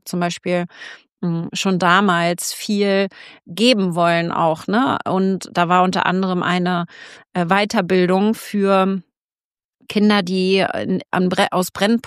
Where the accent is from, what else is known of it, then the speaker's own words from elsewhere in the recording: Wittenförden, Mecklenburg-Vorpommern, Germany; Ich komme hier aus Wittenförden, aus einem kleinen Dorf in Mecklenburg-Vorpommern.